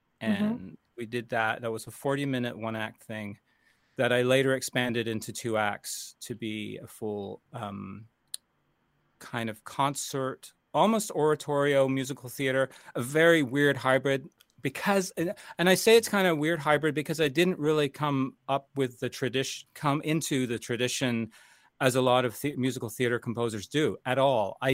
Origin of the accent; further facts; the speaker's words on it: Canada; also born or lived in United States; I started in Canada. I'm Canadian and American